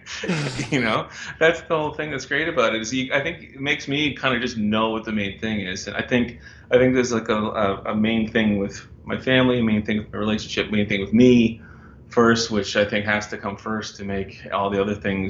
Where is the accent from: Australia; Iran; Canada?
Canada; Cole Harbour, Nova Scotia; I mean, I'm a dude from Cole Harbour in a rock and roll band